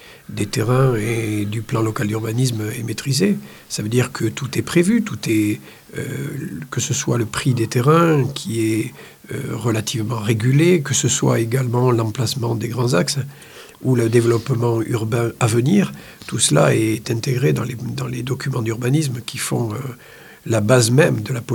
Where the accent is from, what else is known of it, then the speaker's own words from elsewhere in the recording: Montpellier, Occitanie, France; born there; Moi, j'y suis pour rien si je suis né à Montpellier.